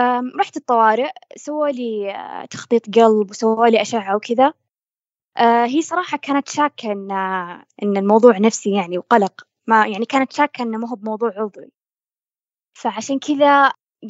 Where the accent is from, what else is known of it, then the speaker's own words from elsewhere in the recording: Saudi Arabia; كان وقتها يعني وصل التطعيم عندنا بالسعودية